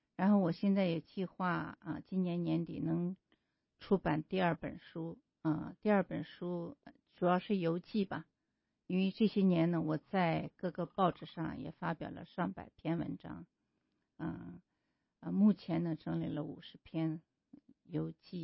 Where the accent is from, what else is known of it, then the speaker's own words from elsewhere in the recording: Xi'an, Shaanxi, China; 然后我的家是在西安，父母在西安